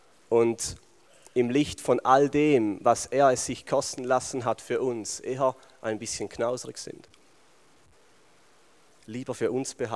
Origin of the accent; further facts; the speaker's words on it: Switzerland; viel an Geld, auch als Schweizer speziell.